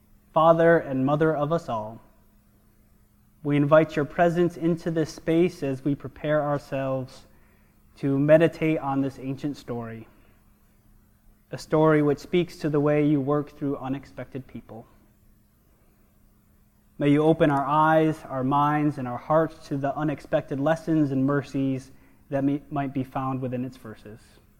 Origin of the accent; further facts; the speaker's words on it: New York, United States; my roommate was a friend from my hometown in upstate New York.